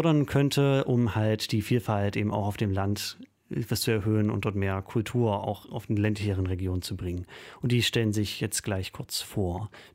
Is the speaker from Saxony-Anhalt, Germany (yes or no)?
yes; Halle, Saxony-Anhalt, Germany; was wir jetzt als Hallenser jetzt nicht so als Problem ansehen, weil wir in der Stadt wohnen.